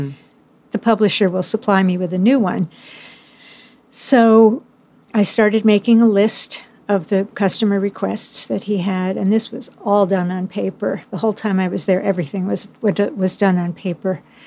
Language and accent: English; Lakewood, New Jersey, United States; I grew up mostly in Lakewood, New Jersey.